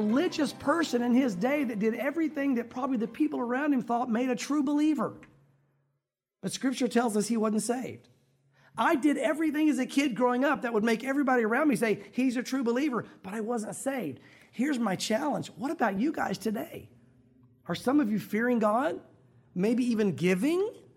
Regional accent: the South, United States; when I grew up in the South, if you said baptism of the Holy Spirit, it automatically went, you're weird.

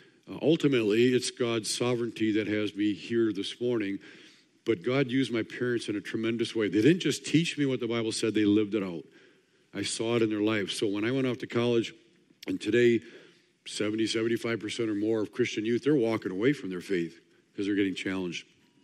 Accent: Wisconsin, United States; I'm traveling with my wife, Amy. She's probably out in the lobby somewhere. We're from Wisconsin.

